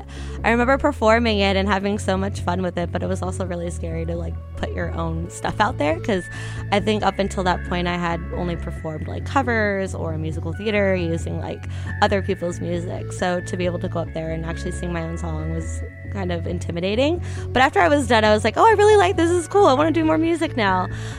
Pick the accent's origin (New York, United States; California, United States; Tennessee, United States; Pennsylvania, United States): California, United States; Anaheim; I grew up in Anaheim, California, so only about an hour from LA.